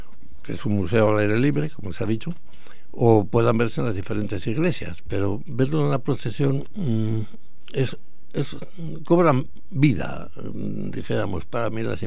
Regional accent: Medina de Rioseco, Castile and León, Spain; now in Valladolid, Spain; aunque soy de Río Seco y viví su Semana Santa y la sigo viviendo de lejanía y la pregonera el año 2000, pero es que en los últimos 60 años he estado en Valladolid

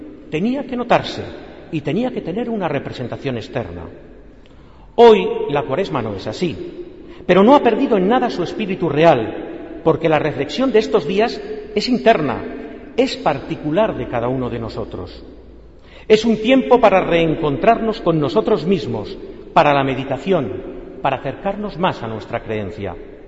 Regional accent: Zamora, Castile and León, Spain; la Semana Santa de mi tierra, Zamora

